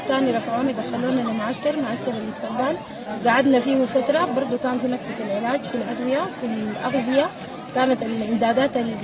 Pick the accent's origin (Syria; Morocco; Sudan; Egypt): Sudan; يا إما ترجعونا بلدنا السودان